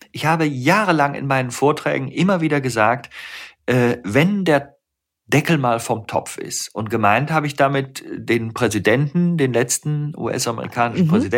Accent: North Rhine-Westphalia, Germany; born there; ich bin ja Rheinländer, ich bin im Rheinland geboren, ich habe so eine positive Grundhaltung.

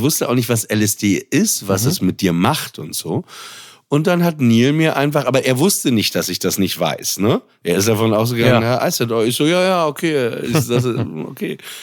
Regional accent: Papenburg, Lower Saxony, Germany; ich komme aus Papenburg im Emsland

